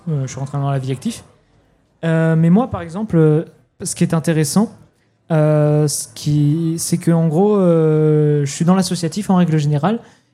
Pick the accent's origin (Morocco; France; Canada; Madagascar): France; Nouvelle-Aquitaine; moi je viens de Charente, mais du coup je suis sur le territoire de Charente et de Charente-Maritime.